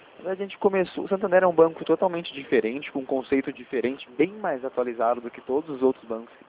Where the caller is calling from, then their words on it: Rio Claro, São Paulo, Brazil; Eu, na verdade, eu falo da região de Rio Claro, é aqui no interior de São Paulo.